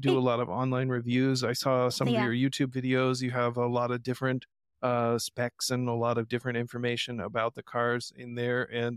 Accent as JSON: {"language": "English", "region": "Indiana", "country": "United States", "said": "I'm from Indiana."}